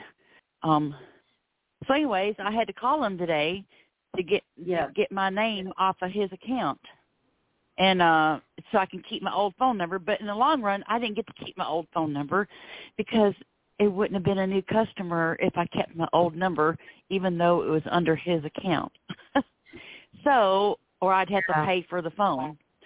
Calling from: Florida, United States; I'm the one from Florida with the man that's the addiction.

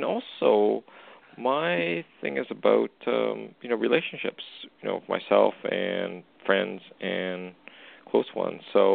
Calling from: Western Canada, Canada; I'm calling from Western Canada.

